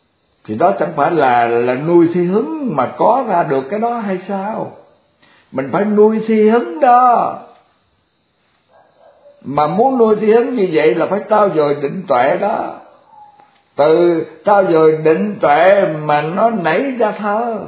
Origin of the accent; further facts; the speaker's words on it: Mekong Delta, Vietnam; mà ở đất Sài Gòn cũng như là ở đất miền Tây, bởi vì quê tôi ở miền Tây mà.